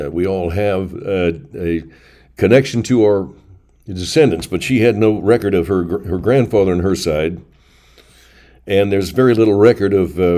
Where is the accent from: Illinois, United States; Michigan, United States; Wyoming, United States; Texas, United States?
Illinois, United States; Belcher; Well, I grew up in Belcher, Illinois.